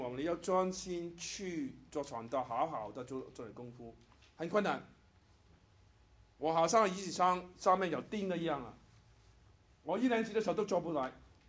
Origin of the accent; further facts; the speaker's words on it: Guangdong, China; 我广东人讲一句，我们广东人有对于打麻将，我们中国人很喜欢打麻将的